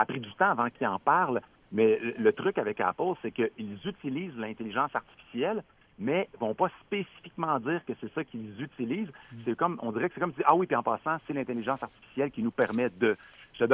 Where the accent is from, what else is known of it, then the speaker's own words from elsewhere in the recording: Canada; il m'a juste demandé, je venais d'où, j'ai dit du Canada, le Canada français